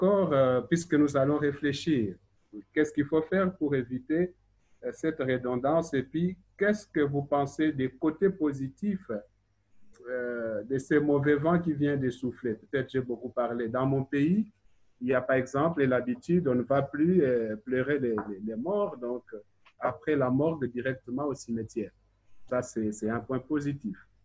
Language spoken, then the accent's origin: French; Kinshasa, DR Congo; Moi, je suis du Congo, Kinshasa